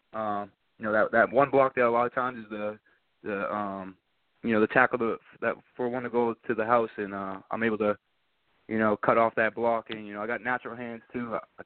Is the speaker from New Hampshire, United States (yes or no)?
yes; New Hampshire, United States; I really like UNH as my home state, New Hampshire.